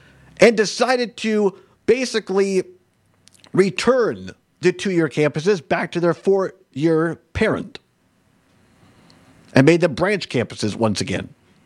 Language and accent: English; Richland Center, Wisconsin, United States; I grew up in Richland Center, Wisconsin, southwest Wisconsin, about halfway between Madison and La Crosse.